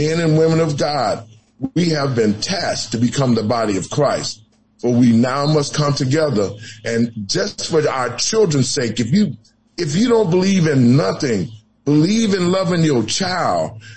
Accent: United States; Even though slavery was a black eye on us, we, as the American people, we have to get past these things now.

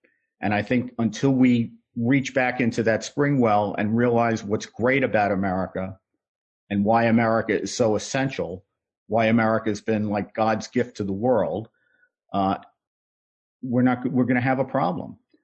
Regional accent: New York City, New York, United States; But I grew up in the Bronx in the 1960s and 70s, high crime.

